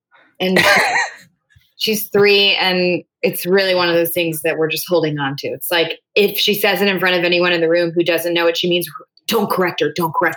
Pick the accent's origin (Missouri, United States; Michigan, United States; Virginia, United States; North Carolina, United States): North Carolina, United States; I'm from North Carolina, and so they're Braves people